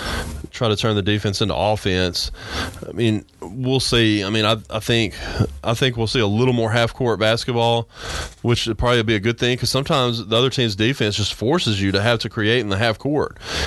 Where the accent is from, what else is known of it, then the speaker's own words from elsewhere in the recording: Arkansas, United States; It reminds me of the old Southwestern Conference days growing up in Arkansas.